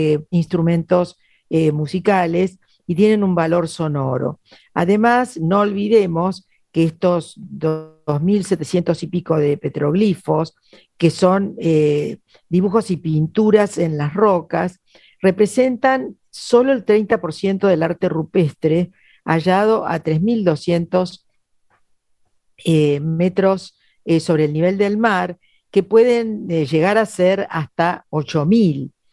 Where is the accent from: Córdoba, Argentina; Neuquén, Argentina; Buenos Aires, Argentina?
Buenos Aires, Argentina; un tema que es muy ajeno a los que somos porteños